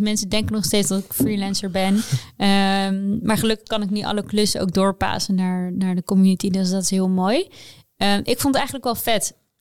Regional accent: The Hague, South Holland, Netherlands; moved away as an adult; now in Amsterdam, Netherlands; Ik kom uit Den Haag en ik ben naar Amsterdam gegaan.

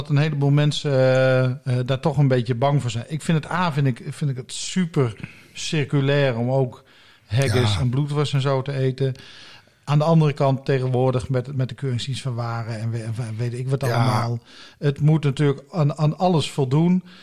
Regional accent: Limburg, Netherlands; moved away; opgegroeid in Limburg. Lang geleden daar weggegaan.

